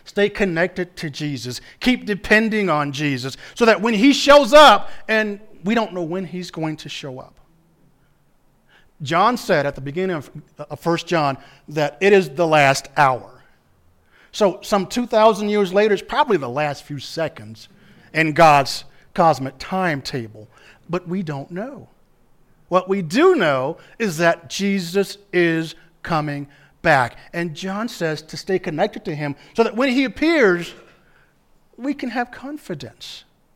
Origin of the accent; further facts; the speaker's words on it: Arkansas, United States; I'm from Arkansas, which means I'm country. And we have a saying in Arkansas